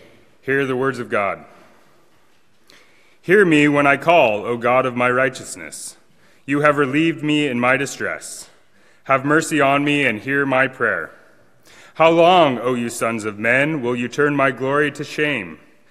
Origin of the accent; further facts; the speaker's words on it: Troy, Idaho, United States; I'm actually from Troy, which is even colder than Moscow.